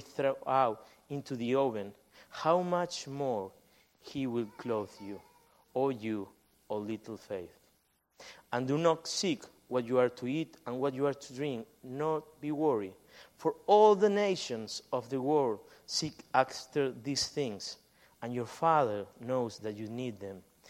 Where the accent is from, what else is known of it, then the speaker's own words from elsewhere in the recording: Argentina; I'm from Argentina. I'm so glad to be here.